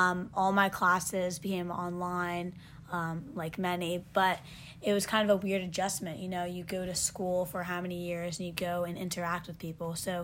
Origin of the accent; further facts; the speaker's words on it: Montclair, New Jersey, United States; I am from Montclair, New Jersey, and currently I'm a freshman at Northeastern University.